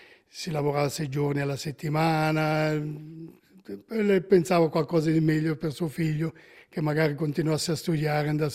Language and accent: Italian; Lugano, Ticino, Switzerland; Sono nato e cresciuto a Lugano